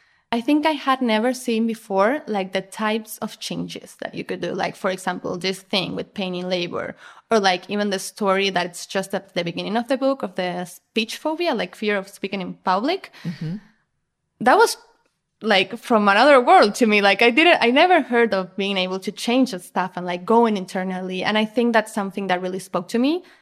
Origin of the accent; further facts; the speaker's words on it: Argentina; Okay, so I'm 28. I live in Argentina. I'm from Argentina.